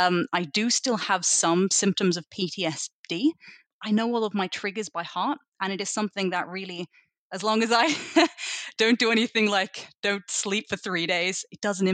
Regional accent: Australia; moved away as an adult; peers were Australian. And so culturally, I'm kind of this exact split between the two. I think my accent makes people think that I'm more Australian than I am German, but I really do think it's a split. A few years ago, I made the decision to leave Australia

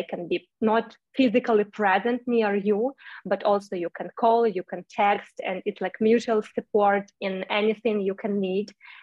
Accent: Ukraine; English is a second language; it will be impossible to build life in my home country in Ukraine, for me, for my family, for my colleagues, for my friends

